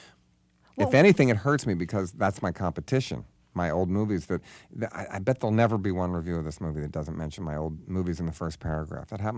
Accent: Baltimore, Maryland, United States; They wouldn't even look at my movies because I was from Baltimore.

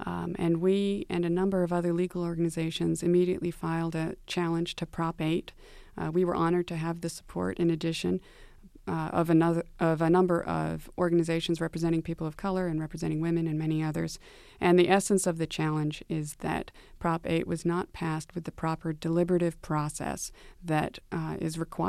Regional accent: United States; And so it does feel like it is my movement because of my obligation as an American to do something about discrimination

